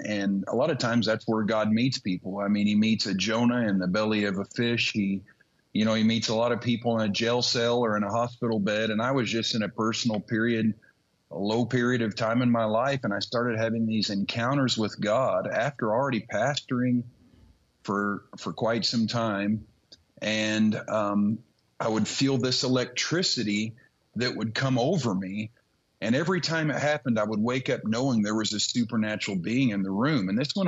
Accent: Bloomington, Indiana, United States; I moved from where I grew up in Bloomington, Indiana, to a town 2.5 hours north called Peru, Indiana.

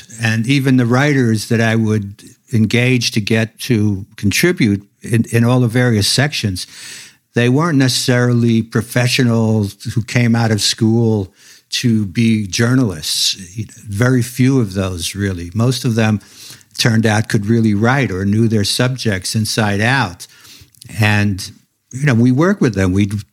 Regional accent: Brooklyn, New York, United States; And I was a kid growing up in Brooklyn and really had no access directly to any of that.

